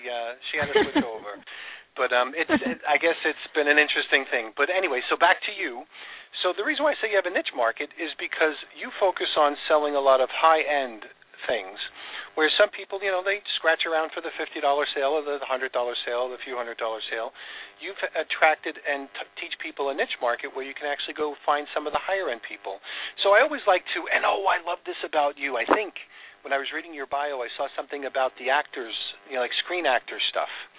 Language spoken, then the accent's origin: English; New York, United States; I grew up in New York, and not that New York is a different country, but there are a lot of different ethnic areas.